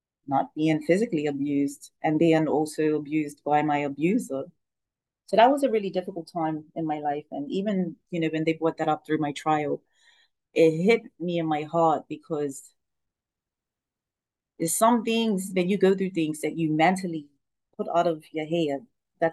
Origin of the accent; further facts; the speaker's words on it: St. George's, Saint George, Grenada; So traditionally, I'm from St. George's